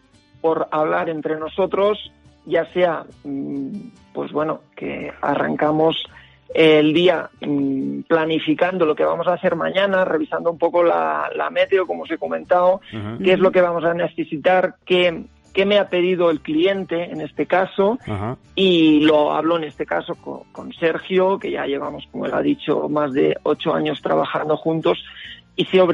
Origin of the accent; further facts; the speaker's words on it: Torredembarra, Catalonia, Spain; now in Valle de Arán, Spain; yo soy natural de Torredembarra, un pueblo de la costa de Tarragona. Pero hace 20 años decidí que quería esquiar el máximo de días de la temporada de invierno y por ello me trasladé de Tarragona a vivir al Valle de Arán